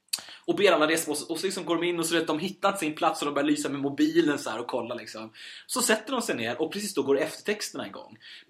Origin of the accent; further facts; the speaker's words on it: Bordsjö, Sweden; För den finns ju ute i Bordsjö där vi kommer från.